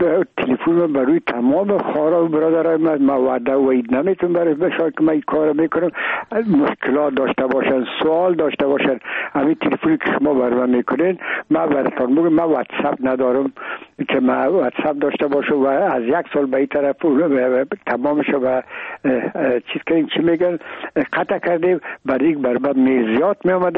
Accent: Afghanistan; میگم ما افغان هستیم

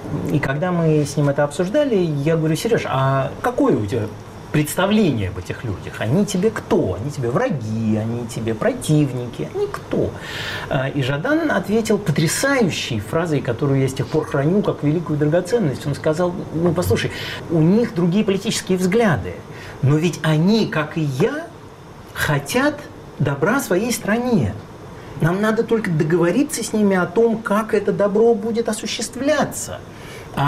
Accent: Moscow, Russia; я родился и вырос в Москве

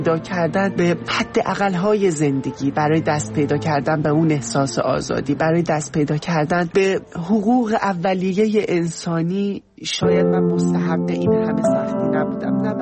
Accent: Iran; moved away; من یک زن ترنسم و از ایران اومدم،

